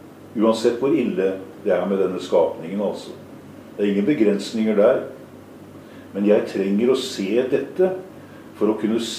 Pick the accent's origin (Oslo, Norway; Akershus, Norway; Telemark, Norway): Telemark, Norway; Kragerø; Borti Kragerø, der jeg kommer ifra, så var jeg en del med